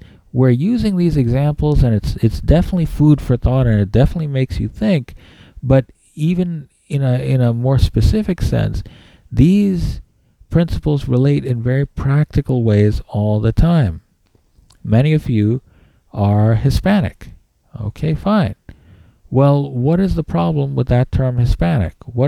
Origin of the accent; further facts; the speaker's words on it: India; I am from India. I am Indian.